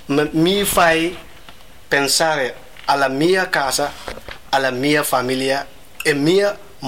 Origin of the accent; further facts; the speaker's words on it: Gambia; Italian is a second language; Io vengo dal Gambia.